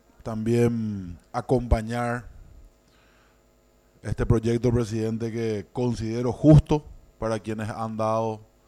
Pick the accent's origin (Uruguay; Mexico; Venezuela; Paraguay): Paraguay; como paraguayos debemos acostumbrarnos a reconocer y honrar a nuestros héroes